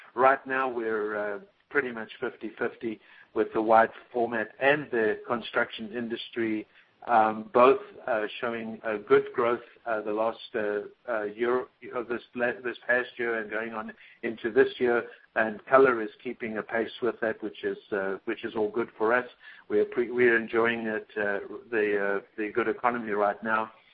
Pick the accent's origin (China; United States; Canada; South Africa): South Africa; moved away; That's when I came over from South Africa and was very, very fortunate to be in at the ground floor of the wide format industry.